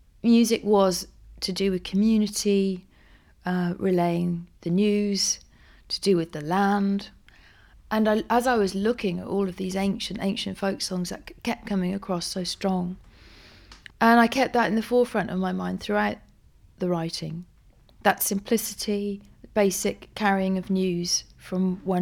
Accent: England, United Kingdom; I'm a English woman living in England.

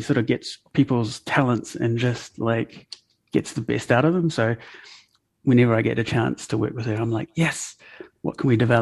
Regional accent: Matamata, Waikato, New Zealand; I grew up in Matamata and there was only sport

